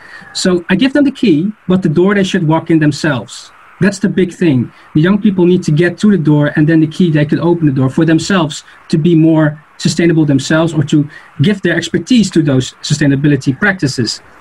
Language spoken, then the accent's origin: English; Netherlands; And that's what I noticed as well in my country, in the Netherlands. I'm from the Netherlands